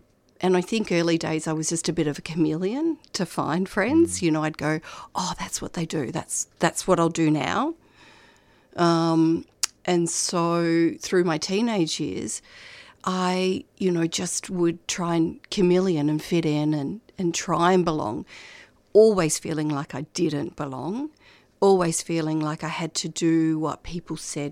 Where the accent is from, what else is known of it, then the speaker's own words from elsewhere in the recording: Melbourne, Victoria, Australia; also born or lived in Sydney; So I was born in Sydney. We came down to Melbourne when I was two.